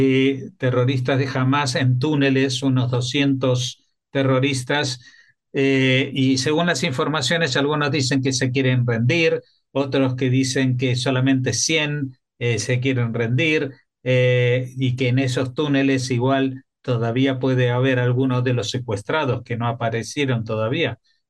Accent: Israel; porque siendo israelí

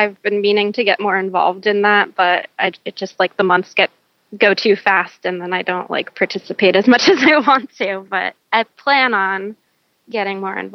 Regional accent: New Jersey, United States; now in San Diego, United States; But I live in San Diego right now, but I'm originally from New Jersey, so I feel like I got to mention that.

